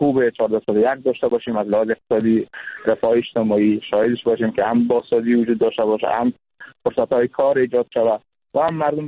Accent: Kunduz, Afghanistan; ما هم جزء از افغانستان هستیم، مردم قندوز متضرر خواهد شدیم

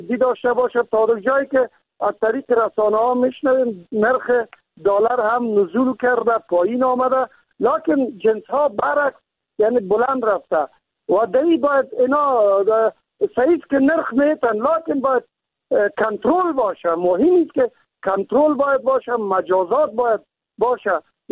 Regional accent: Kabul, Afghanistan; born or raised there

